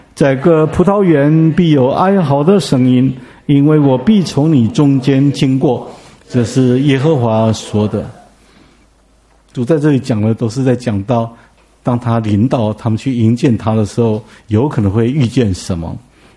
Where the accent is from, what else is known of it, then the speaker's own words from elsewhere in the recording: Taipei, Taiwan; 我们台北人对这个不太有概念